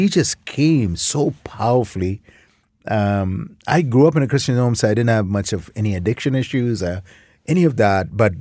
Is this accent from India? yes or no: yes; India; now in Canada; I came from India, Wayne. Came to Canada in 1989. I grew up in India. I grew up in a beautiful home.